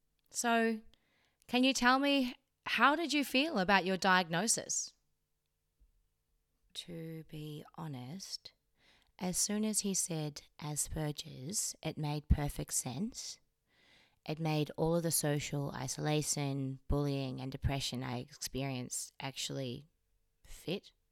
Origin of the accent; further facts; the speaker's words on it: New Zealand; accent: Kiwi; I really do need to acknowledge my Kiwi accent.